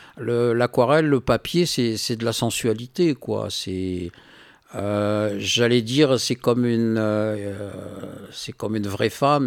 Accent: Hauts-de-France, France; je viens du Nord-Pas-de-Calais, des Hauts-de-France, on a quand même les plus beaux nuages de France.

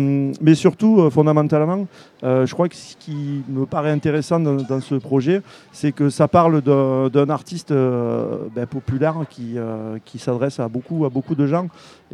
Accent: Ganges, Occitanie, France; born there; Je suis né à Gange.

